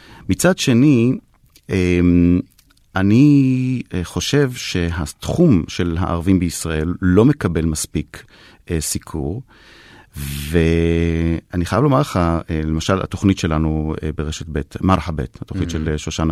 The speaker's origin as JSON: {"language": "Hebrew", "town": "Haifa", "region": "Haifa District", "country": "Israel", "tie": "born or raised there", "said": "אני פטריוט חיפאי, כן. נולדתי כאן, אני גר כאן, ואני לא מוותר על המשך החיים כאן."}